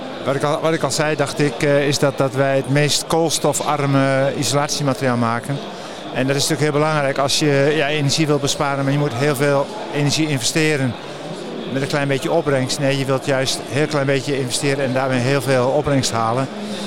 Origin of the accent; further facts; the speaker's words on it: Enschede, Overijssel, Netherlands; Nou ja, Duitsland, wij komen uit Enschede, dus we zitten al aan de grens.